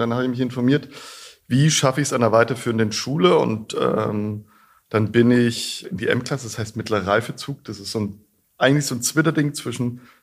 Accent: Bavaria, Germany; in der Fränkischen Schweiz, wo meine Eltern herkommen, wo ich aufgewachsen bin.

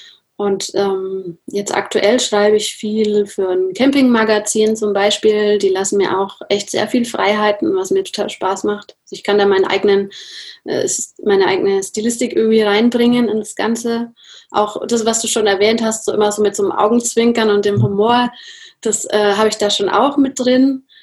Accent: Nuremberg, Bavaria, Germany; ich komme aus Nürnberg.

